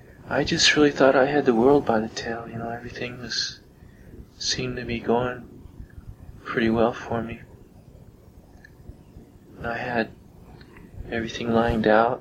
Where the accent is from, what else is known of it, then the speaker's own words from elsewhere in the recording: Homestead, Florida, United States; I'm originally from Homestead, Florida, and I was going to school in Central Florida.